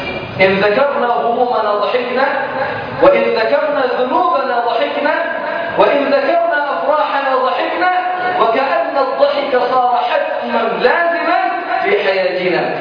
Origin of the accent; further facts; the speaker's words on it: Egypt; وهو من المدينة المنورة مدرس بالمسجد النبوي الشريف وكان عندنا في مصر ضيفا